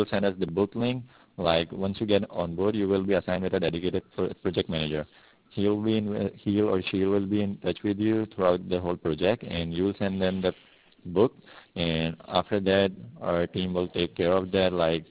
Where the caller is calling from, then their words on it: New York City, New York, United States; I'm calling from New York City.